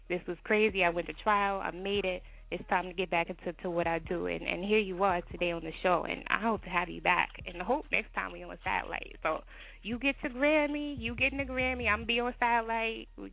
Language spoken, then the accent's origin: English; Texas, United States; They are giving life for drugs, especially if you're in Texas. I'm from Texas.